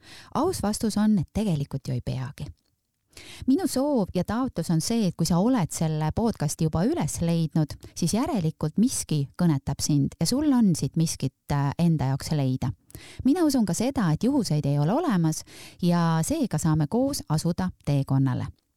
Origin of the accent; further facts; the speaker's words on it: Tartu, Tartu County, Estonia; also born or lived in Viljandi; ma olen pärit Tartust, elan seal ja olen siis mõned aastad elanud ka Viljandis ja armastan ikkagi seda, et koju on alati hea tagasi tulla, nii et jätkan oma rännakuid oma kodulinnas Tartus.